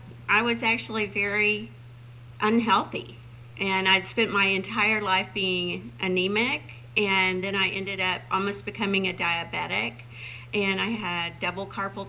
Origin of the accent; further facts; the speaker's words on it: Texas, United States; And I grew up in Texas. I'm a Texas girl.